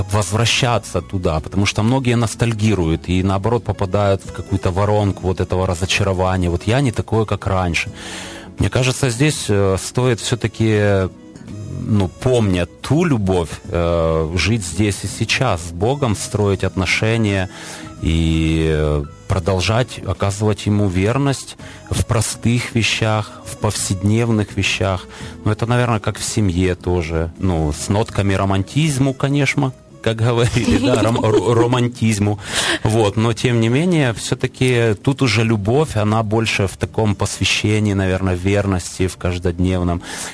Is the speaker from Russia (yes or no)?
no; Zaporizhzhia, Zaporizhzhia Oblast, Ukraine; потому что я сам из Запорожья.